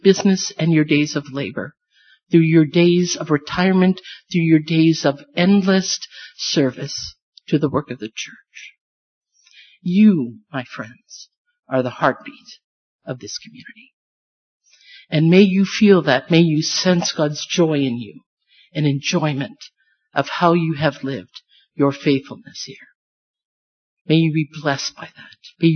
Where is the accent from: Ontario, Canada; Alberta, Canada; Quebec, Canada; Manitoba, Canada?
Manitoba, Canada; Elmwood; I mean, I grew up in Elmwood. I did not know of these things. I didn't know about combines and stuff.